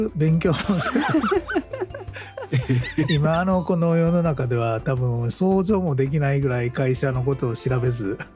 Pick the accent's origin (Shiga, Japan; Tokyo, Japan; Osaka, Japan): Osaka, Japan; born there; moved away as an adult; 親父は大阪の人間で、言葉の通り僕は大阪で生まれて、で大学の時に富山に来まして。